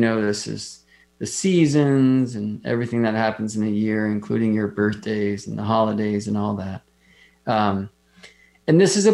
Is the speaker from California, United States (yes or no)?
no; Las Vegas, Nevada, United States; I grew up in Las Vegas, and you know, it's just like captain of light pollution.